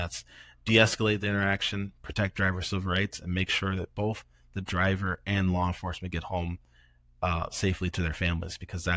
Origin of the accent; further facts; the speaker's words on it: St. Paul, Minnesota, United States; Michael and I grew up in St. Paul, and we knew the Castile family very well.